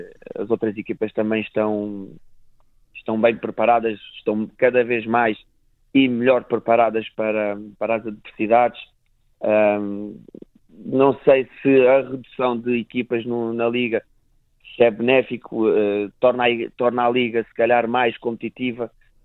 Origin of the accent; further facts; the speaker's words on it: Portugal; Para nós, enquanto atletas e amantes da modalidade, enquanto portugueses